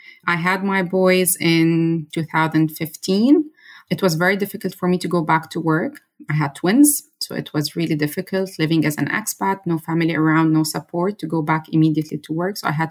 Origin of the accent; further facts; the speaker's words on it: Beirut, Beirut Governorate, Lebanon; moved away as an adult; also born or lived in Dubai, UAE; now in Germany; I'm originally Lebanese, born and raised in Beirut City, but I have been out of my country for the past 13 years, living as an expat in two different countries, for 10 years in the UAE in Dubai, and for 3 years in Germany now.